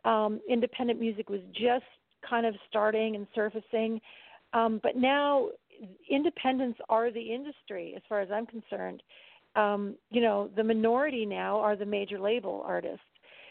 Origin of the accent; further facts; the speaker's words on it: Canada; hi, I'm from Canada